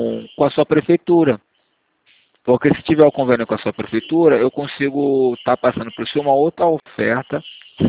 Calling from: Rio de Janeiro, Brazil; eu falo do Rio de Janeiro.

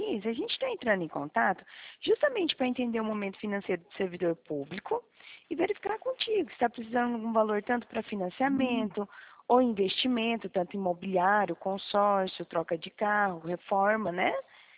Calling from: Dourados, Mato Grosso do Sul, Brazil; Eu falo do Mato Grosso do Sul, de Dourados.

